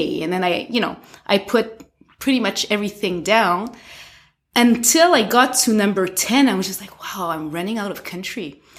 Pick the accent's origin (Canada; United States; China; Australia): Canada; Ontario; Well, I'm from Canada, from up north in Ontario, and I'm French-Canadian.